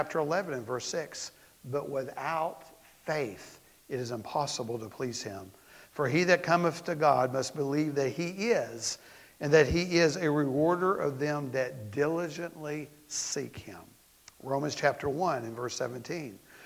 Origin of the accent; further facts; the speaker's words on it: Australia; I'm not from the area. I'm from Australia.